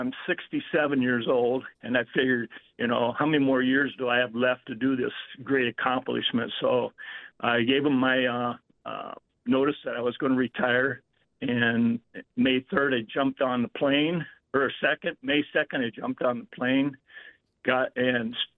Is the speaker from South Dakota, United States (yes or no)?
yes; Mitchell, South Dakota, United States; I moved up here from South Dakota, Mitchell, South Dakota.